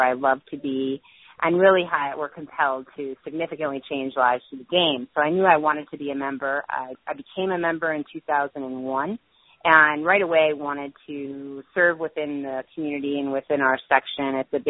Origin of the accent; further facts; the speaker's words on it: Syracuse, New York, United States; I grew up in Syracuse, New York